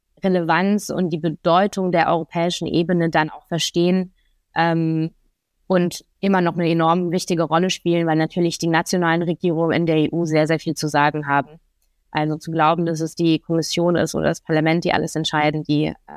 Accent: Freiburg, Baden-Württemberg, Germany; also born or lived in Tours, France; Ich bin in Tours geboren, also in Frankreich, bin aber Deutsch-Französin und in Freiburg auch aufgewachsen.

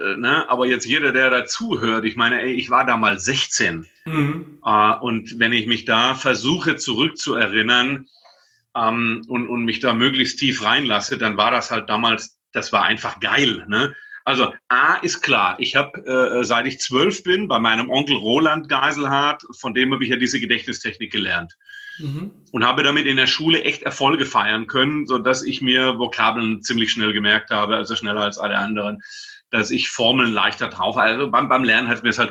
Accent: Baden-Württemberg, Germany; born there; ich bin ja im Schwabeländle geboren.

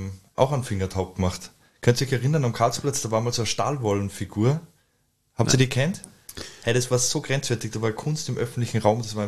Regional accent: Salzburg, Austria; also born or lived in Mödling; Aber ich bin in Salzburg aufgewachsen.

